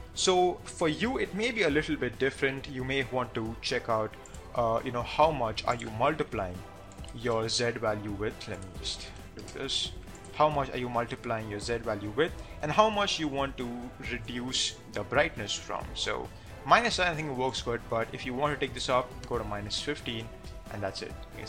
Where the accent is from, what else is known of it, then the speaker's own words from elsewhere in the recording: India; I'm from India, so I say Z.